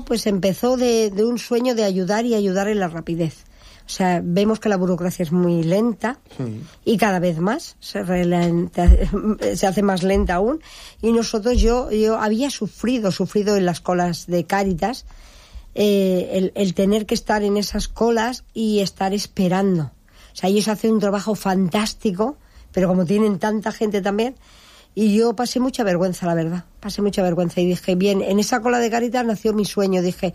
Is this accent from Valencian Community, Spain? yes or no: yes; Altea, Valencian Community, Spain; es mi pueblo, que es Altea.